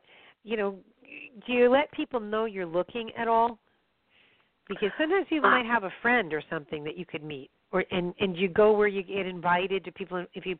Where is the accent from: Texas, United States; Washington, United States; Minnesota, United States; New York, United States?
New York, United States; Well, that fits for Georgia, but I'm from New York.